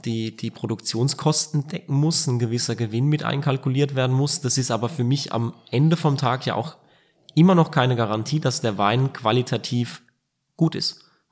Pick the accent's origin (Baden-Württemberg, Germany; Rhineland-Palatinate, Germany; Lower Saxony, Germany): Rhineland-Palatinate, Germany; ich habe daheim aus der Südpfalz, wo ich herkomme, immer noch einen sehr aktiven Freundeskreis.